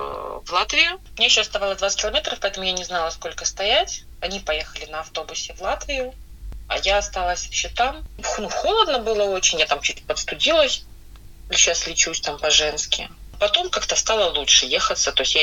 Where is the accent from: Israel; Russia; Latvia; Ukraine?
Ukraine; now in Sydney, Australia; по сравнению, как мы выезжали с Украины, тут не бомбят, нет паники, сухо, тепло, нормально.